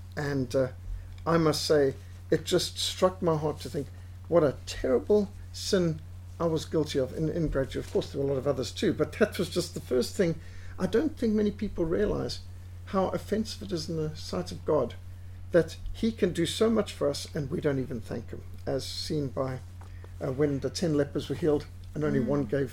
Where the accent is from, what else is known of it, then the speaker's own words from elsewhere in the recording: Cape Town, Western Cape, South Africa; born there; I was born January 1960 in Cape Town.